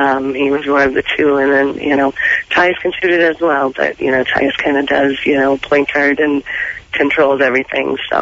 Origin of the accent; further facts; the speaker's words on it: Devils Lake, North Dakota, United States; I'm from North Dakota, so I went to school at Devil's Lake Central High School.